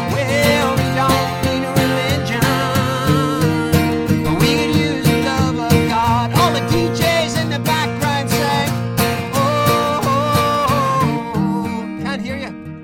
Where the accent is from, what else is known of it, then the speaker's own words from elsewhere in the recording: Ireland; now in United States; Compared to his voice, my voice sounded like, "Mister, I'm from Ireland."